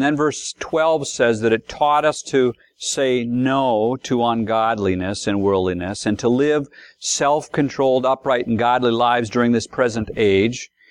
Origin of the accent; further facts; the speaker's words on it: Grand Rapids, Minnesota, United States; about 50 miles away from my hometown, Grand Rapids, where I lived.